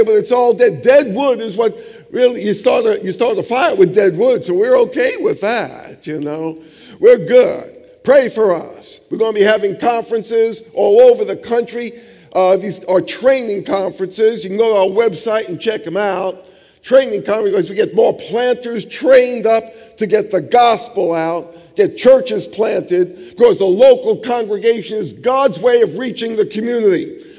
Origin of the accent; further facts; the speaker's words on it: New York City, New York, United States; now in Charlotte, United States; You say, why do you talk funny? I come from North Carolina. Okay, I was raised in New York City, but I repented all the way down to Charlotte.